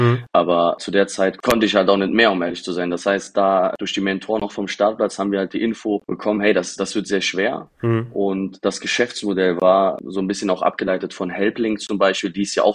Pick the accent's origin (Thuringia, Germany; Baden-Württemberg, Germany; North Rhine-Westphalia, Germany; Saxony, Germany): North Rhine-Westphalia, Germany; Cologne; ich komme aus Köln. Ich wohne auch in Köln, leider ziehe ich bald nach Düsseldorf